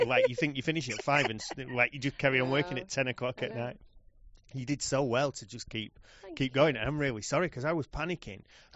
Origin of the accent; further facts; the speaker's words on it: Oldham, North West England, United Kingdom; I'm from Oldham and they all sound like me in Oldham.